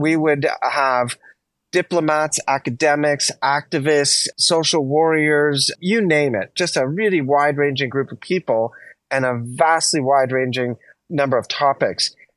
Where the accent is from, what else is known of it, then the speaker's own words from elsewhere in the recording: Montreal, Quebec, Canada; I grew up in Montreal, Canada.